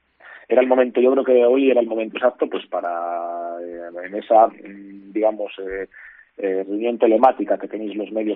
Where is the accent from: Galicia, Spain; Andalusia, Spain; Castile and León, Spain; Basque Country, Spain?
Castile and León, Spain; Astudillo; me siento siempre orgulloso de decir que soy palentino, pero que soy palentino de Astudillo, que son donde viven mis raíces